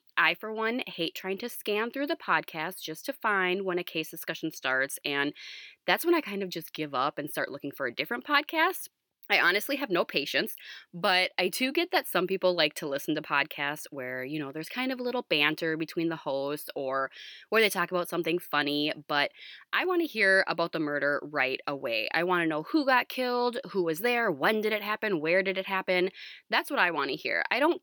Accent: Minnesota, United States; we are from Minnesota, so we're going to be discussing a Minnesota murder each week through the month of September.

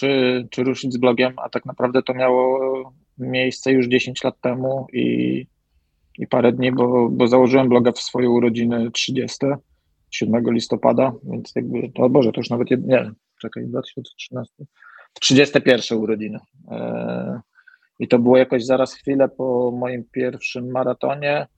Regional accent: Poznań, Greater Poland Voivodeship, Poland; also born or lived in Warsaw; Poznań jest moim rodzinnym miastem, czy ja już się urodziłem w Warszawie, ale większość rodziny jest z Poznania.

